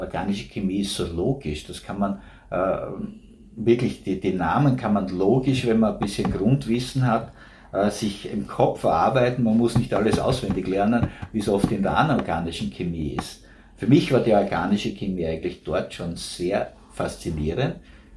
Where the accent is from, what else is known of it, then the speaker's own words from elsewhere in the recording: Styria, Austria; Ich komme aus der Oststeiermark, wo in meinem Ort waren wir knappe 2000 Einwohner.